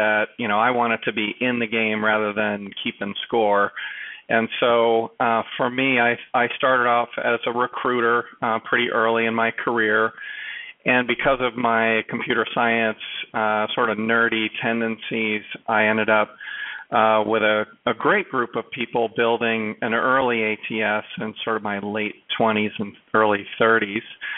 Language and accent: English; San Diego, California, United States; It's in my hometown of San Diego.